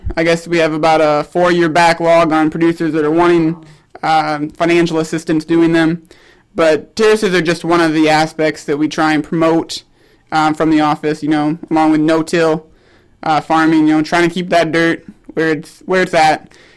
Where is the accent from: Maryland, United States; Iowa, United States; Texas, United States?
Iowa, United States; Paulina; I guess I grew up on a farm in northwest Iowa, up by Paulina, Iowa.